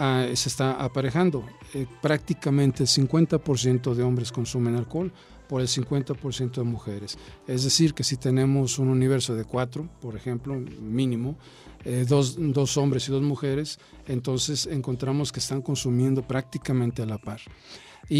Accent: Mexico; debido a las celebraciones típicas que nosotros como buenos mexicanos tenemos en esta temporada

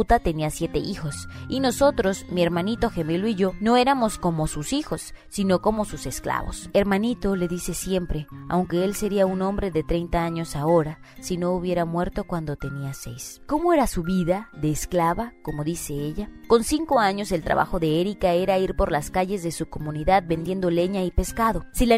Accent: Honduras; yo soy de Honduras, pero soy de esa gente que no tiene papeles, pues nunca tuve un acta de nacimiento

